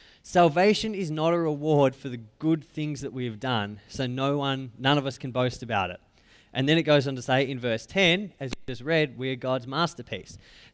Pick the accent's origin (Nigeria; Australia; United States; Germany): Australia; Being an Australian, sort of from, usually from August, September-ish, through till about March, April-ish, every night is play cricket.